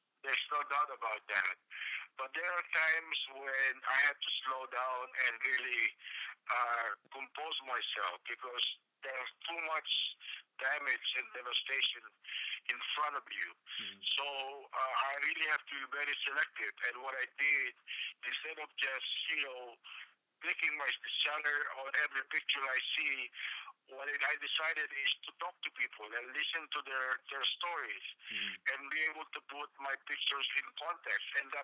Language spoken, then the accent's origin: English; Philippines; I'm Filipino.